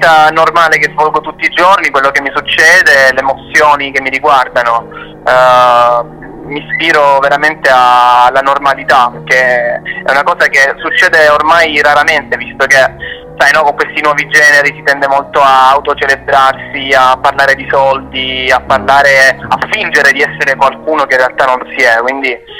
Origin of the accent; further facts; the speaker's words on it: Apulia, Italy; ho scelto proprio di fare delle riprese nel mio paese e poi spostarci anche verso le spiagge magnifiche di San Foca, Torre dell'Orso. Sono comunque zone molto vicine a dove vivo.